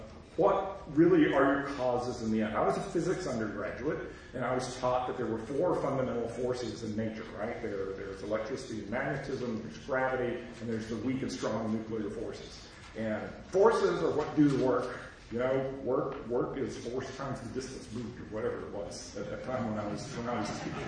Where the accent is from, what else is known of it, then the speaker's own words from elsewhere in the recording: the South, United States; accent: Southern; I'm a Southerner. Some of you can probably hear from my accent. I grew up in the South during the Jim Crow era in the 50s and 60s.